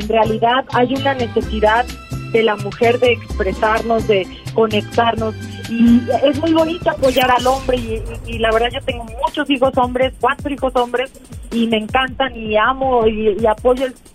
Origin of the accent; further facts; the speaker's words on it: Mexico; todos esos géneros tenemos la fortuna de tener como mexicanos